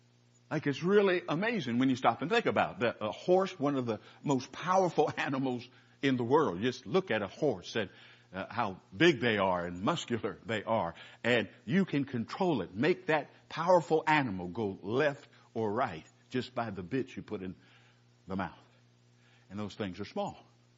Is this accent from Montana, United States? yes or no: no; California, United States; in my lifetime growing up in California, we're maybe in a couple of earthquakes.